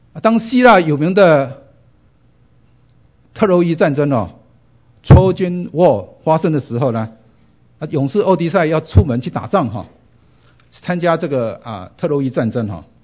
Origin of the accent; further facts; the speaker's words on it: China; 但我们中国人常用一个成语什么？它是我牵肠挂肚，有没有？